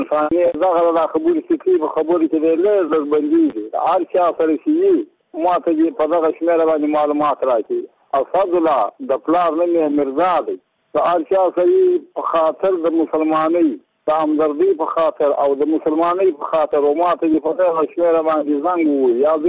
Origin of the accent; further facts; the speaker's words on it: Badghis, Afghanistan; زه په خپله د بادغیس له ولایت یم او د مقر د ولسوالۍ یم.